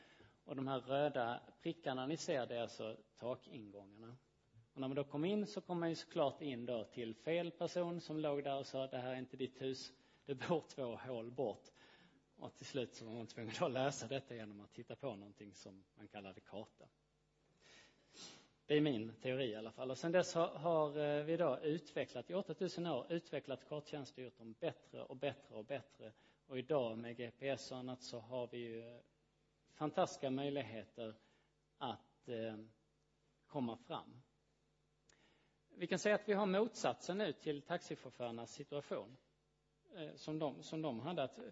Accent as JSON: {"language": "Swedish", "country": "Sweden", "said": "Och som svensk så var ju det här såklart oerhört märkligt."}